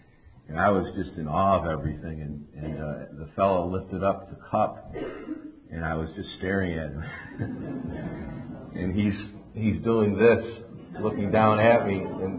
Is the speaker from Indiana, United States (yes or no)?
no; Syracuse, New York, United States; I was raised in Syracuse, New York, as a Roman Catholic.